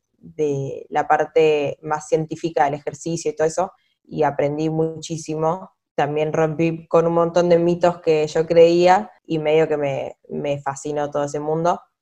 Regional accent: Argentina; como saben que soy argentina

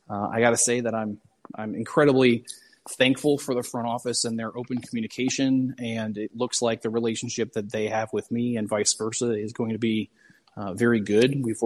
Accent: Indiana, United States; now in Indianapolis, United States; came back to Indiana after I grew up in Northwest Indiana, went to school at DePauw, graduated, moved out to DC, came back after law school to Indianapolis

